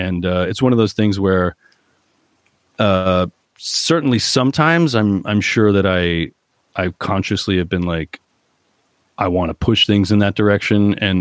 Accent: New Jersey, United States; like I'm Irish and Italian. And I will tell you that, like, for the first probably 20 years of my life, especially, you know, growing up, where I did in Jersey, it's very Italian.

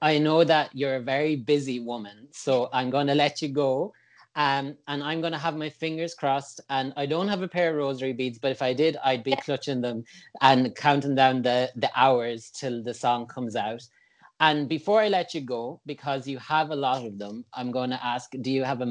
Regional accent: Ireland; as an Irish artist, you kind of have an extra hurdle to get over, that the Irish mentality towards Eurovision.

